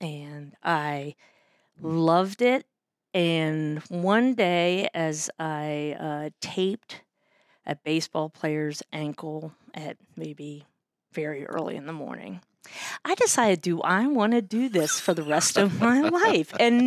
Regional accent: Berryville, Virginia, United States; also born or lived in Winchester, United States; I grew up in a small town, Berryville, Virginia. Later, we moved to Winchester, Virginia, and I barely graduated from high school.

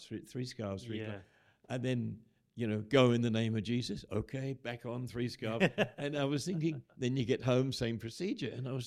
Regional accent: England, United Kingdom; now in Australia; didn't like to live there much, and so we came to Australia. In those days, we could just walk in, being English. We didn't have to have visas or anything.

